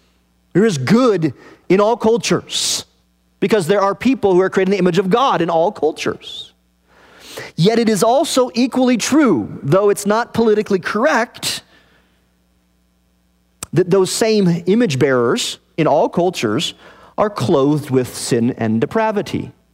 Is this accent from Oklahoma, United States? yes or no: no; Wyoming, United States; I grew up in Cowboy Central in Wyoming. And aside from my brief middle years there, I never was a cowboy.